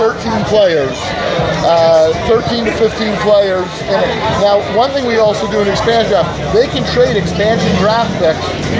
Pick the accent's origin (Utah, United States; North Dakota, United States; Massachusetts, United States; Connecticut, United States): Massachusetts, United States; I know more stadiums here than I know in my home state of Massachusetts.